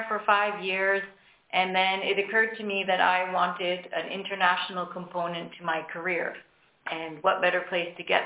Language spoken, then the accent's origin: English; Canada; So one thing I didn't say at the beginning is that I come from Canada.